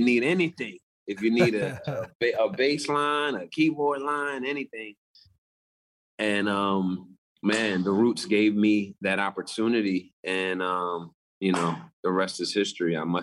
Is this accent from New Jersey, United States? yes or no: yes; Willingboro, New Jersey, United States; I grew up in New Jersey, Willingboro, New Jersey, a very, what I would deem affluent African-American community.